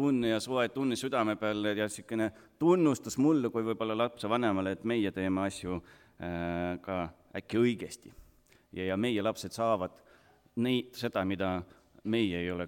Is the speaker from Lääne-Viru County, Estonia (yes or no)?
no; Tallinn, Harju County, Estonia; born there; Estonian is a second language; Sündisin mina juba Tallinnasse ja eesti keelt hakkasin õppima alles koolis.